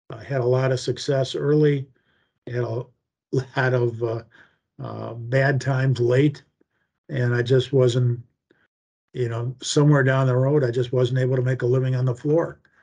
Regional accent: Evanston, Illinois, United States; Well, I grew up, I was born and raised in Chicago, mainly in Evanston, one of the northern suburbs.

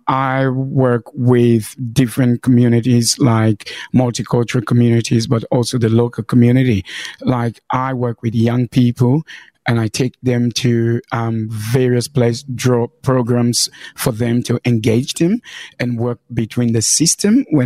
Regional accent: Sierra Leone; now in Tasmania, Australia; I came to Tasmania in 2004 as a refugee, and I came from Sierra Leone

